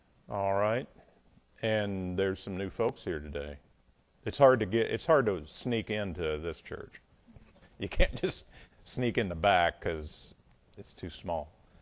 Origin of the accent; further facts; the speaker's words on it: Indiana, United States; So, I'm from Indiana. So, Indiana corn cobs.